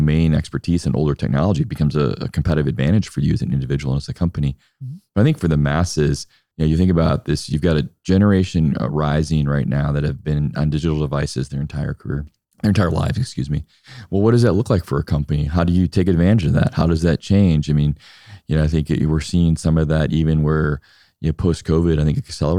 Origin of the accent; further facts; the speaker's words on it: Midwest, United States; Like, I'm thinking about, as much as a Midwesterner can, what early Silicon Valley looked like